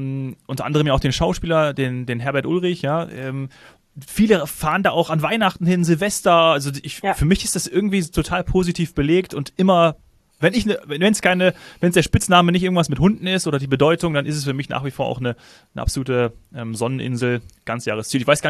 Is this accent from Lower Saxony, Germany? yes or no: no; Hesse, Germany; now in Munich, Germany; Da habe ich ja noch in meiner Heimat Hessen gewohnt und nicht in München